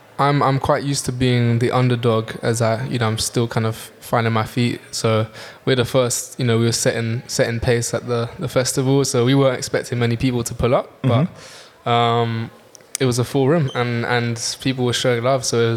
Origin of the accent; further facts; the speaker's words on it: London, United Kingdom; I'm from London, so you know, not many people speak French in my circle.